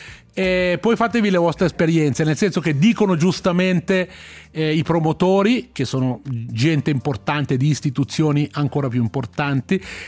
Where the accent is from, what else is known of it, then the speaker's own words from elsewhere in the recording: Ticino, Switzerland; accent: Ticinese dialect; ChatGPT nella fattispecie era in grado di interpretare dei testi nel nostro dialetto.